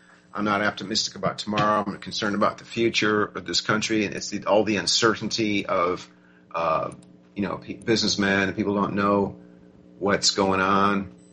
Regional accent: United States; I know it's quite remarkable that I'm an American who actually knows world geography and world history.

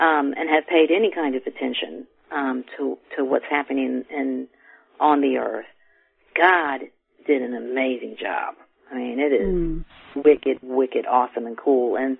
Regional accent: Alabama, United States; I'm from Alabama, so I can't do math

